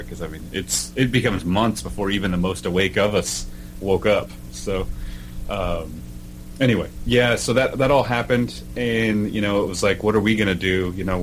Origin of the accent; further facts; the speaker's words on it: Oklahoma, United States; moved away as an adult; when I joined the military and was stationed up here in Washington, that's how I got up here. I'm originally from Oklahoma.